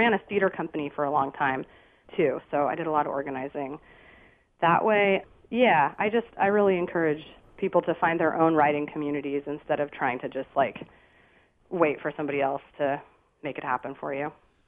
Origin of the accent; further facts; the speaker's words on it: Portland, Oregon, United States; Yeah, I grew up in Portland, Oregon.